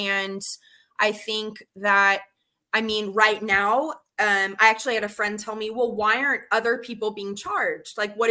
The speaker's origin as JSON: {"language": "English", "country": "United States", "said": "No, I think especially being American, being in America, that fear is a dominant, you know, feeling regarding our media"}